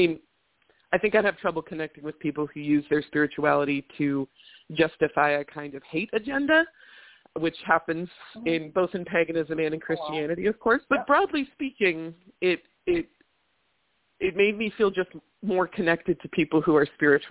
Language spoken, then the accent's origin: English; West Coast, United States; I mean, we grew up on the West Coast, right